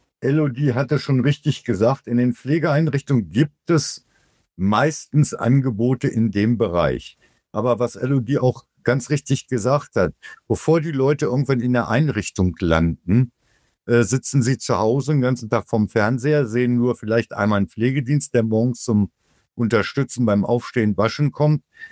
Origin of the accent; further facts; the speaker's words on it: Göttingen, Lower Saxony, Germany; ich komme ja aus Göttingen, wie die meisten wissen